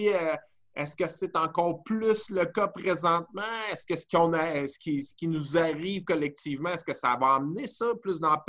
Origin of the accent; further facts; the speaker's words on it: Sherbrooke, Quebec, Canada; moi, je viens de Sherbrooke.